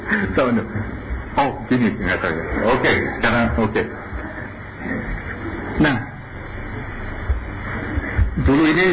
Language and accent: Indonesian; Semarang, Central Java, Indonesia; saya ini dulu dibesarkan justru di Semarang ini, di jalan di mana saya dibesarkan ini interesting sekali